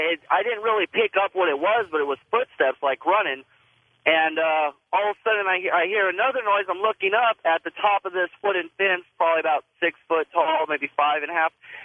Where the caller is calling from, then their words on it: California, United States; I'm calling from California.